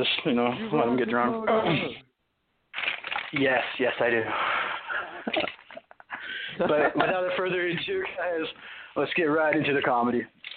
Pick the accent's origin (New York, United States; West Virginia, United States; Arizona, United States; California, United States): Arizona, United States; now in Tennessee, United States; But so I grew up in Arizona, moved to Tennessee a few years back. Yeah, it's different in the South than the West.